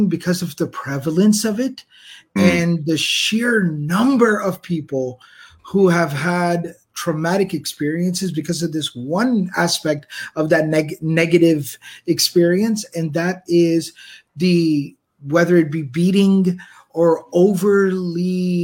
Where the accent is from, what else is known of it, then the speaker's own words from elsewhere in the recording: Texas, United States; I would just remind that teacher then that I'm a Texan.